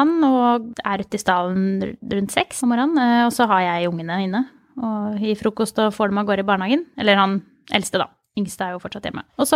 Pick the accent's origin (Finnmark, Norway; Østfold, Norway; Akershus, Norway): Østfold, Norway; Mysen; Jeg kommer fra Mysen.